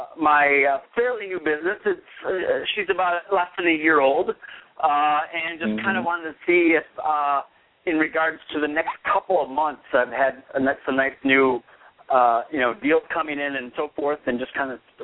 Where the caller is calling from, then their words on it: Michigan, United States; I'm calling from Michigan.